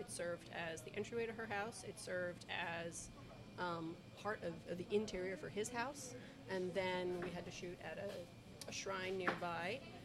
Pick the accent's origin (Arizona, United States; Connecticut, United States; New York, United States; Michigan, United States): New York, United States; Forest Hills; Yes, I'm from Forest Hills.